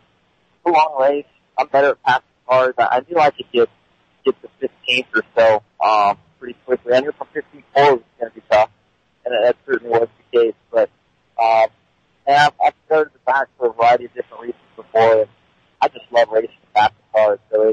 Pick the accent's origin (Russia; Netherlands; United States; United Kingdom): United States; California; I mean, I all my years, growing up in Southern California, all my years were motocross and off-road, things like that.